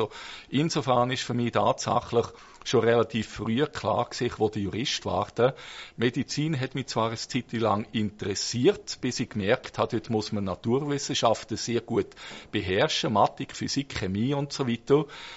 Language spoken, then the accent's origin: German; Dulliken, Solothurn, Switzerland; Ich bin, wie gesagt, in Dulika aufgewachsen. 46, 57, das ist im Niederamt auf der Strecke von Olten nach Aarau. Und das heisst, ich bin aufgewachsen in der Gefahrenzone 1 vom AKW Gösgen.